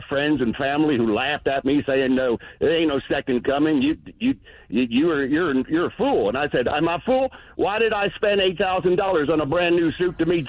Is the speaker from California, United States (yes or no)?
no; West Paducah, Kentucky, United States; Hi there. … I'm from West Paducah, Kentucky.